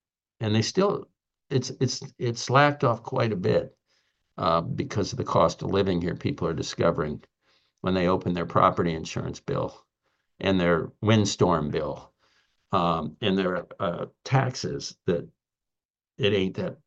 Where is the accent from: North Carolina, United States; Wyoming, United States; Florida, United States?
Florida, United States; It's changed so much that it's unrecognizable, at least where I grew up down in South Florida.